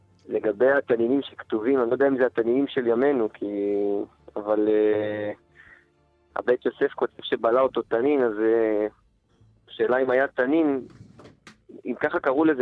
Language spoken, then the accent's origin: Hebrew; Tel Aviv, Tel Aviv District, Israel; אני מתל אביב.